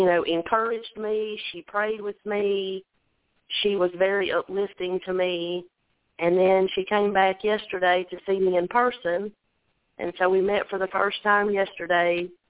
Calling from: Alabama, United States

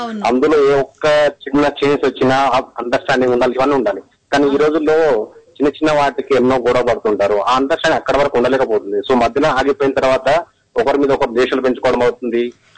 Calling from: Dubai, United Arab Emirates; నేను దుబాయ్ నుంచి కాల్ చేస్తున్నానండి.

